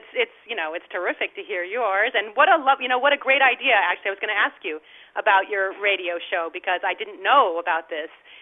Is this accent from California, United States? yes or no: yes; Berkeley, California, United States; born there; I was born in Berkeley, California.